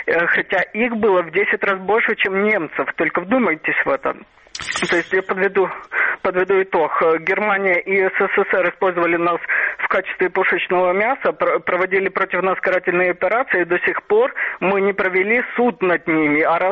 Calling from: Odesa, Odesa Oblast, Ukraine; Здравствуйте

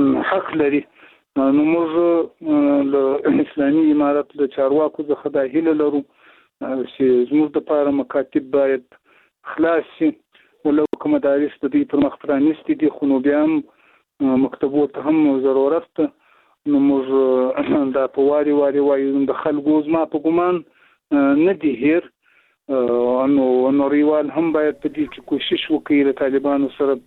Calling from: Zabul, Afghanistan

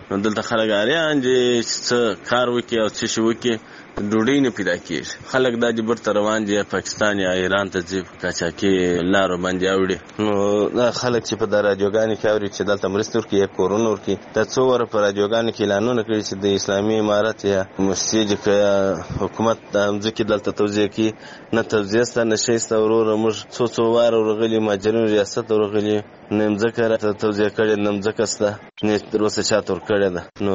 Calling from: Kandahar, Afghanistan; also born or lived in Pakistan; د کندهار سره ستاسو په تماس کې یم. وروره دغه اته میاشتې نه میاشتې کېږي چې موږ مهاجر د پاکستان څخه راغلي یو.

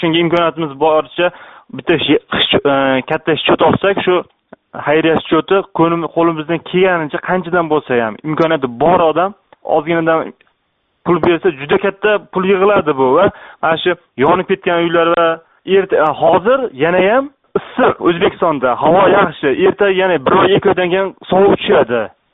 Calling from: Prague, Czechia

